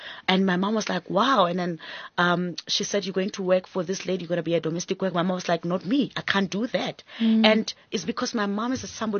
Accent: Hammanskraal, Gauteng, South Africa; As I said, I grew up in Hammanskraal

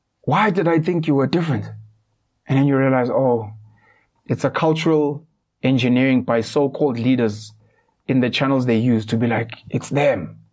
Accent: Zimbabwe; But because I'm from Zim, I must now learn isiZulu.

